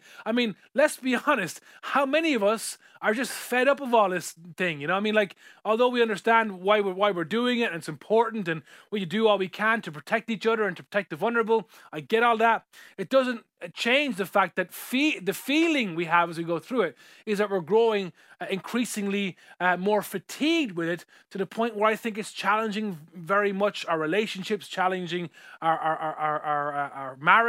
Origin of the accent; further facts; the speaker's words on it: Ireland; the reason why we're still in Ireland, the reason why we are Irish